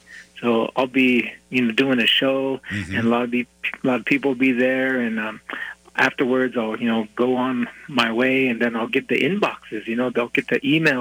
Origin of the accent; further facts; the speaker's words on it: Montana, United States; My clan is the Yashichita, which is the Big Lodge clan. And so I come from the Crow Nation, which is, you know, Crow is the mistranslation of our people. Apsaloga is the correct name for our people.